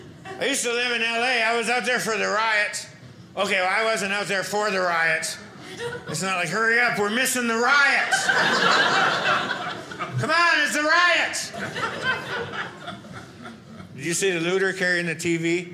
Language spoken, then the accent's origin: English; Rochester, Michigan, United States; I'm from right here in Michigan, Rochester, Michigan.